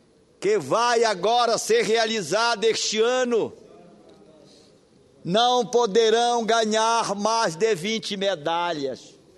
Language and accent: Portuguese; Pará, Brazil; born there; nasci no Marajó, vim da pobreza